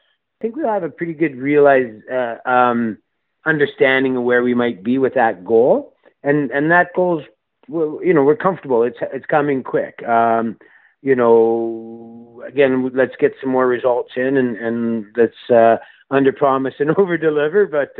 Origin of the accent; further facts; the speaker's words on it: Canada; Well, I'm Canadian